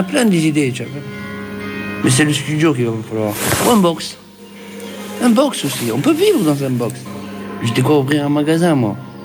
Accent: Marseille, Provence-Alpes-Côte d'Azur, France; Parce que moi je suis venu de Marseille, on a la mer et tout.

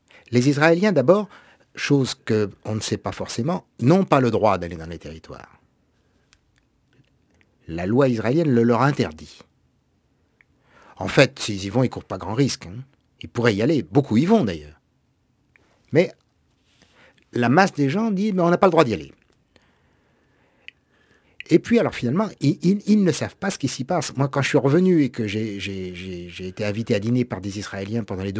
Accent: France; Pour l'Algérie, j'étais français. J'étais impliqué en tant que français. Pour la Palestine, je suis impliqué en tant que juif.

